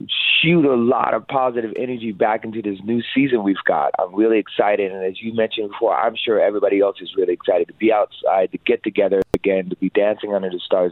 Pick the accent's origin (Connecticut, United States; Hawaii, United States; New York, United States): Hawaii, United States; Haleiwa; now in Pacific Northwest, United States; I grew up in Hawaii, so on the north shore of Oahu, a little town called Haleiwa. That's where I'm from. I recently moved out to Pacific Northwest about 2 years ago